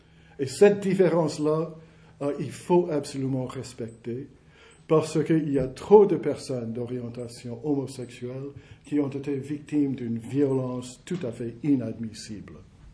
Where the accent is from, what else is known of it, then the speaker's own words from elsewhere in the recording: United States; now in France; Chez nous, aux États-Unis, l'État reconnaît les mariages faits à l'